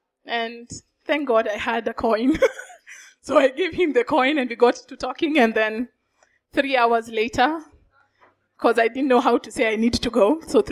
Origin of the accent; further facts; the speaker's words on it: Kenya; And you know, as a Kenyan, I'm like, that is not punishment.